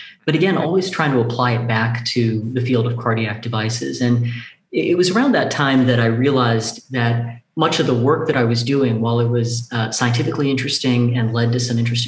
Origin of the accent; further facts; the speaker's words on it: Tampa, Florida, United States; So my dad was a civil engineer, my mom, a family physician. I grew up in Tampa, Florida